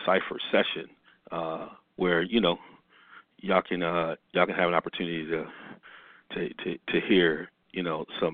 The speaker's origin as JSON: {"language": "English", "town": "Ann Arbor", "region": "Michigan", "country": "United States", "tie": "born or raised there", "said": "many of y'all know I grew up in Ann Arbor, Michigan."}